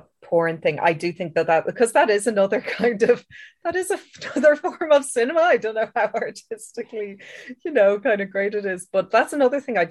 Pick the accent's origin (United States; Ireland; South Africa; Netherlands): Ireland; Like, I know that as an Irish person, we're kind of inbuilt to feel guilt and shame, like about a lot of things anyway.